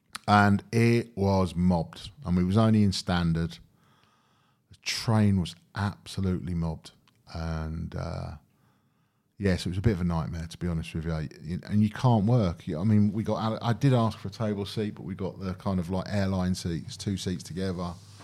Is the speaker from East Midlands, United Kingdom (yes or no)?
no; York, Yorkshire and the Humber, United Kingdom; Got a vegan sausage roll with some marmalade jam made in my hometown, York.